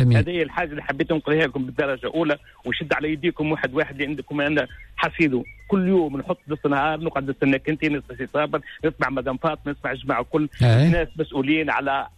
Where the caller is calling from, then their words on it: Tunis, Tunis Governorate, Tunisia; من تونس العاصمه